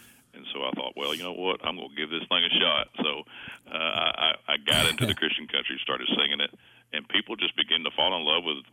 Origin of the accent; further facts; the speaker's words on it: Alabama, United States; now in Lebanon, United States; So, but yes, I'm originally from Alabama, but we currently live just east of Nashville, in a little town called Lebanon, Tennessee.